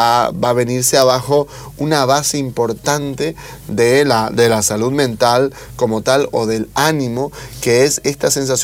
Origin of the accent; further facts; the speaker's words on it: Trinidad, Beni, Bolivia; moved away; Yo que vengo de una ciudad más al norte y más pobre, vivo acá hace 20 años, pero yo nací allá en el Beni, en Trinidad.